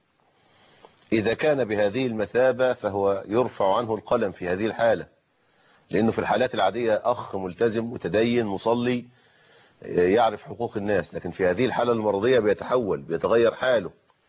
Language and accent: Arabic; Egypt; عندنا في مصر